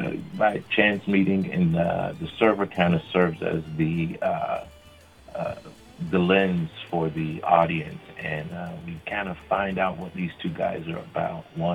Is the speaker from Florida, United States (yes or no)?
yes; Florida, United States; No, I'm not. I'm actually from Florida, but I'm coming in from Texas where my spouse was getting her PhD.